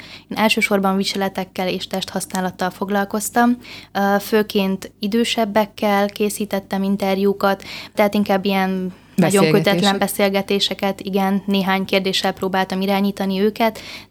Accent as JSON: {"language": "Hungarian", "town": "Kiskunhalas", "region": "Bács-Kiskun", "country": "Hungary", "tie": "born or raised there", "said": "Én már Halason születtem, és azóta is Halason élünk."}